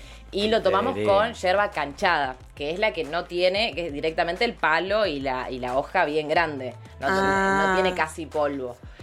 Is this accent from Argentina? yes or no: yes; Misiones, Argentina; soy de Misiones, así que tengo la yerba muy incorporada, digamos, en el ADN.